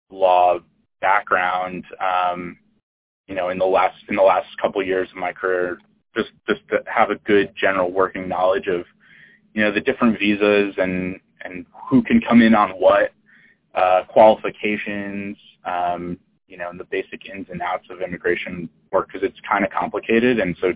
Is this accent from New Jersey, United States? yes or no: yes; New Jersey, United States; moved away as an adult; now in Los Angeles, United States; And I'm originally from New Jersey. I first came out to LA to go to USC.